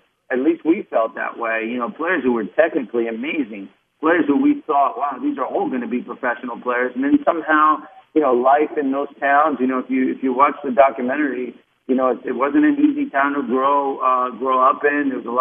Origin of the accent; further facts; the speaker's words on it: Uruguay; So here I come from Uruguay